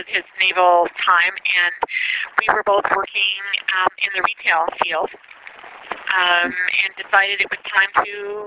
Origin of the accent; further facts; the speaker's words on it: Connecticut, United States; I'm from Connecticut, the New York and Connecticut area of the States.